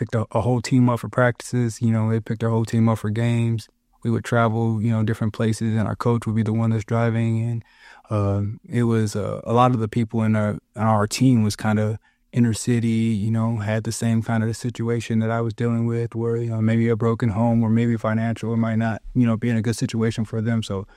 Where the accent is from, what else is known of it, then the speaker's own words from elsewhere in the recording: St. Louis, Missouri, United States; And I grew up in St. Louis, Missouri, where it's a lot different than Oregon